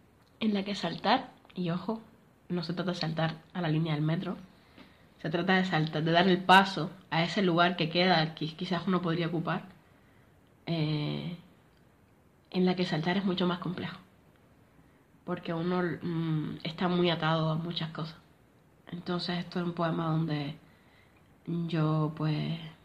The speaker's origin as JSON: {"language": "Spanish", "country": "Cuba", "tie": "born there", "said": "en la época en la que yo nací en Cuba"}